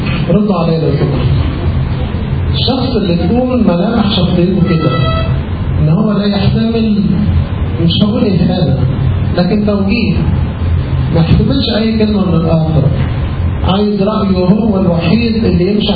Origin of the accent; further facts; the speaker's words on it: Egypt; كلمه اسف دي يعني احنا كمصريين صعبه ان تطلع من لساننا